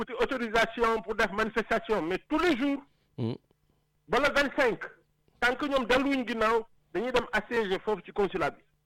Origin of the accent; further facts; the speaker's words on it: Senegal; Parce qu'on est Sénégalais, moi, je suis Sénégalais.